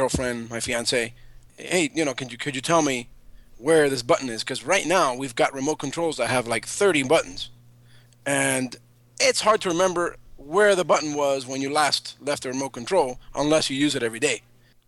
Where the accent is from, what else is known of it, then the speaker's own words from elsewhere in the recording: Cuba; now in Miami, United States; I live in Miami, Florida. I am originally from Cuba.